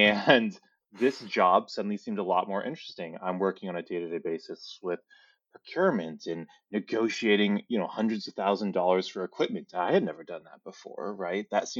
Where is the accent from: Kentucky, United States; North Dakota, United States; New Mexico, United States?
New Mexico, United States; Albuquerque; I'm from Albuquerque, grew up there, and had been working at Sandy Nesha Labs as an intern.